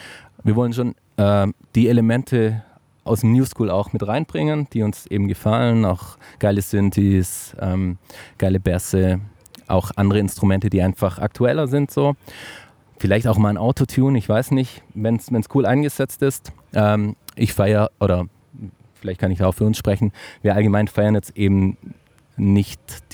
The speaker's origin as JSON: {"language": "German", "region": "Baden-Württemberg", "country": "Germany", "said": "ich komme ja aus der Gegend, in Friedrichshafen ist ja immer die Tuning World jedes Jahr"}